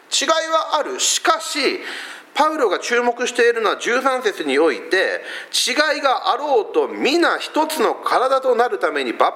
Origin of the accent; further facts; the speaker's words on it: Fukuoka, Japan; 私ずっとあの出身が福岡でしてね、